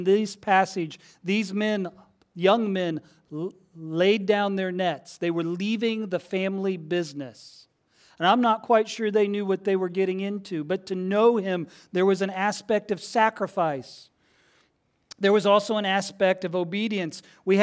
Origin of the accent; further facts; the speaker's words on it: Midwest, United States; And I'm from the Midwest, where the leaves turn a million different colors and they fall.